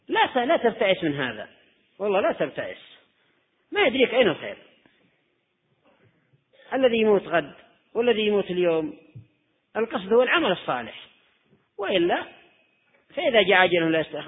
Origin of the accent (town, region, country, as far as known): Yemen